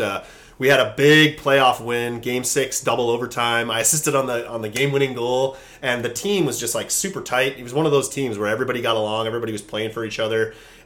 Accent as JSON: {"language": "English", "town": "Buffalo", "region": "New York", "country": "United States", "tie": "born or raised there", "said": "I'm an American player. I'm from Buffalo, New York. Grew up playing there my whole life, close to Toronto."}